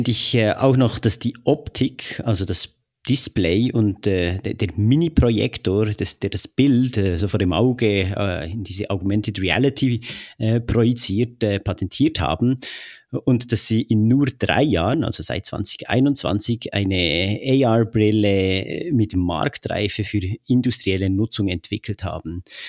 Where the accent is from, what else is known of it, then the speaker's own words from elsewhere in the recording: Bern, Switzerland; accent: Bernese; Ihr hört ja sehr wahrscheinlich alle meinen Akzent raus als echter Berner.